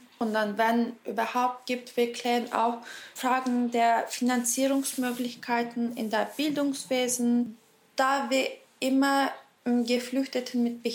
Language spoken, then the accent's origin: German; Turkey; German is a second language; moved away as an adult; now in Berlin, Germany; Ich komme aus der Türkei und dann wohne in Berlin seit 5-6 Jahren. Ich habe in der Türkei Politik studiert, Politikwissenschaften.